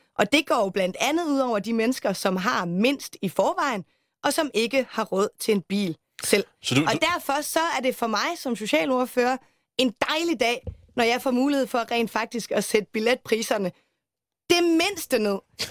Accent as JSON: {"language": "Danish", "region": "Central Denmark Region", "country": "Denmark", "said": "Region Midtjylland, hvor jeg kommer fra"}